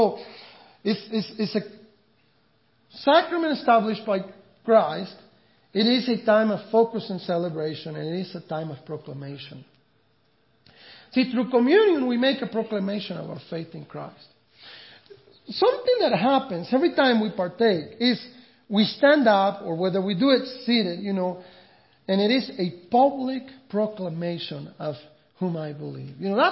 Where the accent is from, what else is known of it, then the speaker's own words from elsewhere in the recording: Mexico; You know, I grew up in Mexico